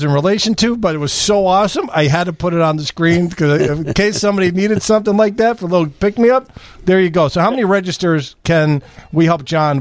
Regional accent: Des Plaines, Illinois, United States; I grew up in Des Plaines, about 5 minutes from where that house caught fire.

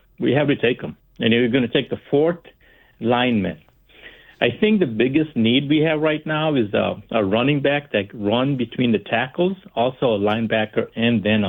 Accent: Chicago, Illinois, United States; I miss my hometown, Chicago.

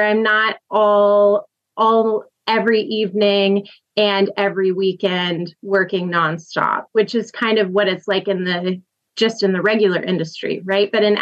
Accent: Tennessee, United States; And I'm from Tennessee, so I am not a fan of the cold still.

